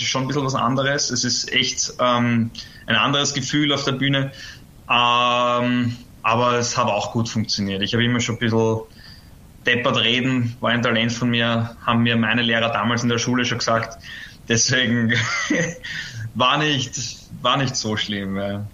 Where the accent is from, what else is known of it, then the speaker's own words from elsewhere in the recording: Vienna, Austria; ich bin aus Wien